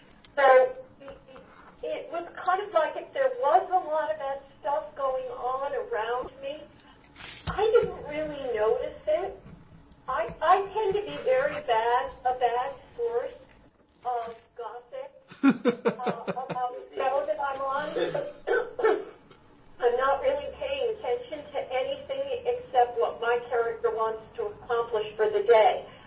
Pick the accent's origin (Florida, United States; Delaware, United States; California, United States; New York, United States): New York, United States; and as a New Yorker, a reality that I absolutely loved.